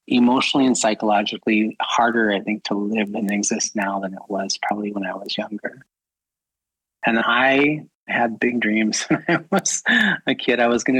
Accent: Minneapolis, Minnesota, United States; I was raised in South Minneapolis in the 60s and 70s during a time of like the civil rights movement and the creation of AIM.

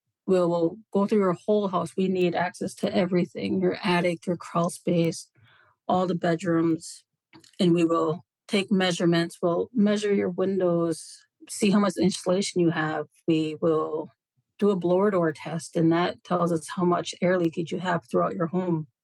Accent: Naytahwaush, Minnesota, United States; I'm from Natawash, Minnesota.

